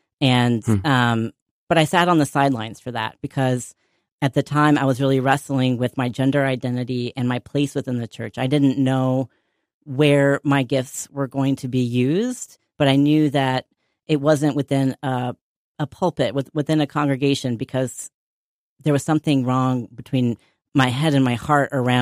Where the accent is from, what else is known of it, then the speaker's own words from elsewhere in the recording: North Carolina, United States; I grew up deeply Presbyterian in North Carolina. My family moved around a lot to different cities growing up, but we always ended up at a First Presbyterian church, no matter what town we lived in.